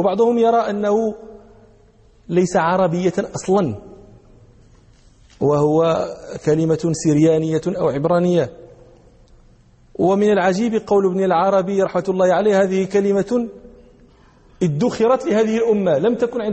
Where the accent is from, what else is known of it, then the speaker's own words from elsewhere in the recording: Morocco; أهل البدو عندنا في المغرب، في بعض نواحي المغرب